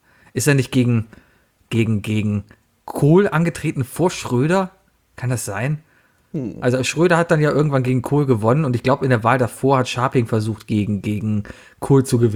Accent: Cologne, North Rhine-Westphalia, Germany; Ich komme aus Köln.

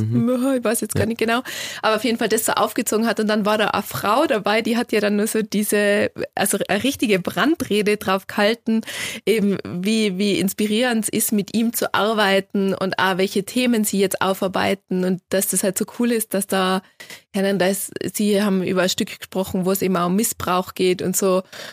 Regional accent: Tyrol, Austria; inspirierende und spannende Persönlichkeiten, die es halt da bei uns in Tirol so gibt.

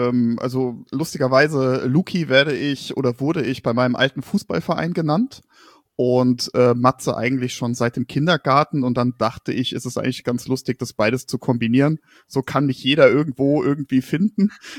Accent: Frankfurt, Hesse, Germany; Ich komme aus Frankfurt, beziehungsweise zwischen Wiesbaden und Frankfurt, bin aber in Frankfurt geboren und bin ein echter Frankfurter.

